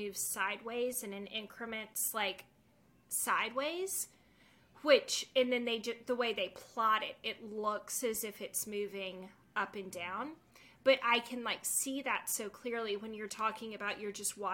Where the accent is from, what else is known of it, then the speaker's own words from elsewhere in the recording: Atlanta, Georgia, United States; I'm from Atlanta. So I'm like, okay, there's before 96 and there's after 96.